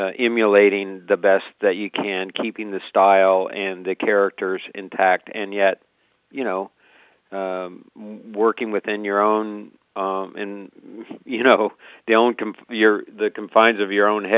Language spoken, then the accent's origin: English; Oklahoma, United States; I'm a big fan of the West. As I said, growing up in Oklahoma, the stories from the old days excite me.